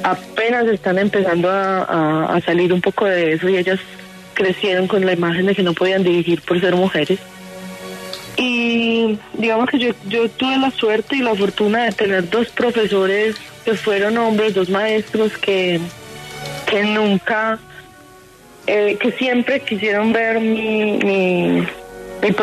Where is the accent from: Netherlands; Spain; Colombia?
Colombia; La Unión, Antioquia; Yo soy de La Unión, del oriente de Antioquia, uh-huh.